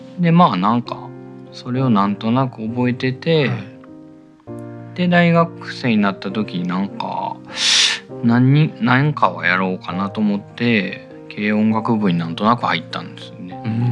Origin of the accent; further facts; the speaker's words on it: Osaka, Japan; moved away as an adult; now in Tokyo, Japan; 大阪生まれですね。35歳ぐらいまで大阪に住んでましたね、ずっと。